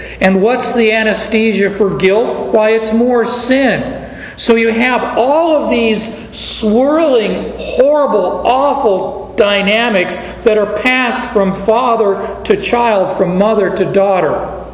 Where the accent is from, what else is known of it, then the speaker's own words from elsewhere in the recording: Phoenix, Arizona, United States; You know, I'm from Phoenix.